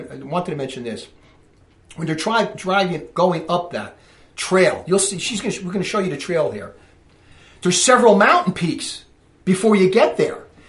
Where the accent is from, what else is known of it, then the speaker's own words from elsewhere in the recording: Newark, New Jersey, United States; What I'm trying to get at is I'm coming from Newark, New Jersey. I'm a city boy, and I'm now a masterful mountain climber.